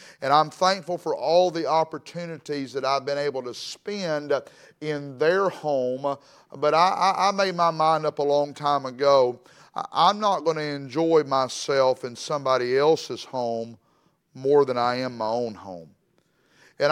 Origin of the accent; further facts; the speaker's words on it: Mississippi, United States; And I am from Mississippi, and don't hold that against me.